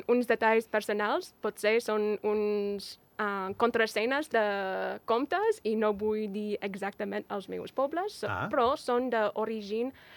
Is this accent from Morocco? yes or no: no; United States; Catalan is a second language; now in Spain; no vinc de cap poble, vaig créixer entre tres pobles abandonats al centre dels Estats Units i el poble més a prop de jo, mentre creixia